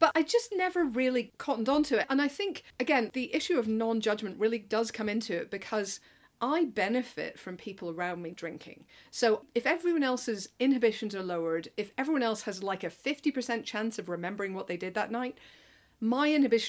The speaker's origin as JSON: {"language": "English", "region": "Northern Ireland", "country": "United Kingdom", "said": "I come from Northern Ireland as well, which ditto."}